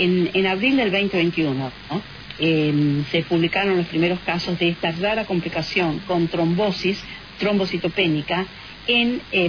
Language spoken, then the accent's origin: Spanish; Trenque Lauquen, Buenos Aires Province, Argentina; yo recién llegada de Argentina y sí, soy de Trenquelauquen, como anunciaste.